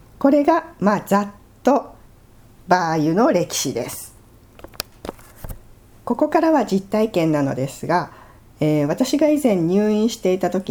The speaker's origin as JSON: {"language": "Japanese", "region": "Fukuoka", "country": "Japan", "said": "これは私が福岡出身だから身近にあったのかなと思います"}